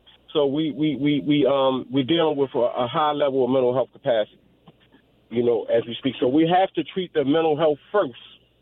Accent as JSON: {"language": "English", "town": "Baltimore", "region": "Maryland", "country": "United States", "tie": "born or raised there", "said": "And I grew up in Reservoir Hill, and I had my bouts and my battles with the streets, my spiritual battles."}